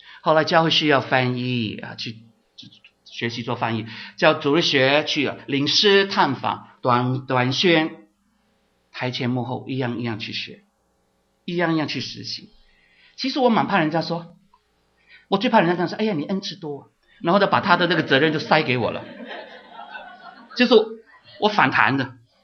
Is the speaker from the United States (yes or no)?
no; Guangdong, China; Chinese is a second language; 其实我们广东人哪来的国语